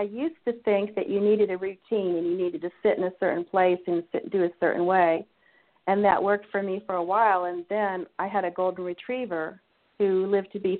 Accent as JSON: {"language": "English", "region": "Ohio", "country": "United States", "tie": "born or raised there", "said": "Because I was born and raised in Ohio, I was invited"}